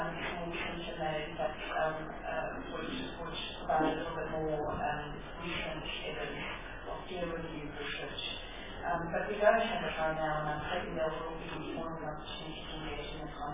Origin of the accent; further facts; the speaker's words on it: Kuwait; I'm from Kuwait.